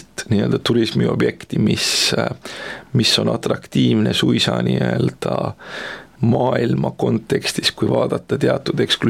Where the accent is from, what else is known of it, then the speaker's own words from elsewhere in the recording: United States; Estonian is a second language; now in Estonia; mina olen näiteks Ühendriikidest rääkinud, kus ma pärit olen